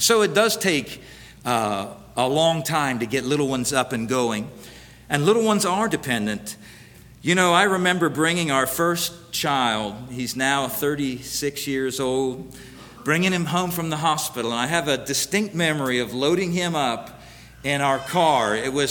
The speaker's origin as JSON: {"language": "English", "region": "Florida", "country": "United States", "tie": "born or raised there", "also_born_or_lived": "West Indies", "said": "I grew up in Florida. I'd only seen earthquakes and their aftermath on TV. We moved to the West Indies and lived in the islands for 7 years."}